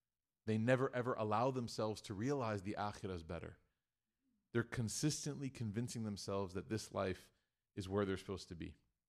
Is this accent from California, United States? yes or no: no; Chicago, Illinois, United States; But anyway, so I'm from Chicago.